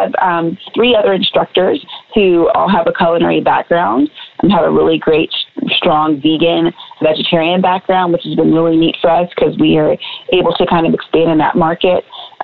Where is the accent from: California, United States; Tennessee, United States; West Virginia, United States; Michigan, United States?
West Virginia, United States; born there; now in Houston, United States; So I was born in West Virginia, and I went to school at Stephen F. Austin State University before I attended culinary school here in Houston. And been here ever since.